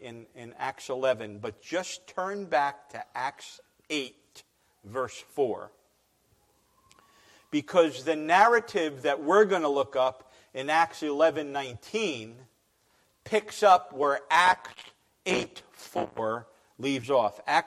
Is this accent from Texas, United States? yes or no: no; New Jersey, United States; Oh, I'm from New Jersey, and being from New Jersey, believe it or not, we are from a very rural area of New Jersey. It's no longer rural, but it was when we were growing up.